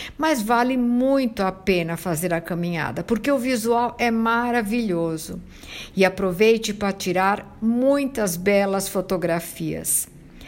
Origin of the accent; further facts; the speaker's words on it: Italy; Portuguese is a second language; da Itália e adoro falar tudo que se relaciona com o meu país.